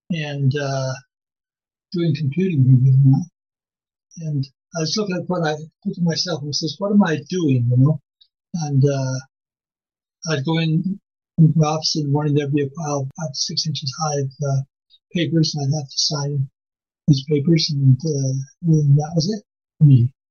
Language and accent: English; Cardston, Alberta, Canada; born there; I was born in Cardston. Well, yeah. Our family grew up, we lived in many places.